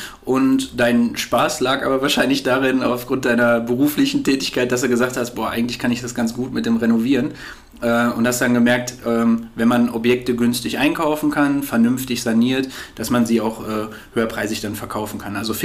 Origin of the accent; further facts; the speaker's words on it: Altena, North Rhine-Westphalia, Germany; Und ich bin ja in Altena groß geworden.